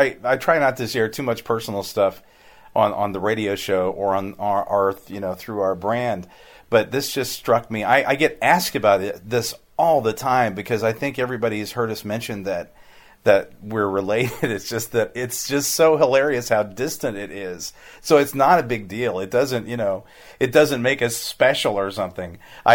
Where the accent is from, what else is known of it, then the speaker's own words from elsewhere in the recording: Hannibal, Missouri, United States; And by the way, if I grew up in Hannibal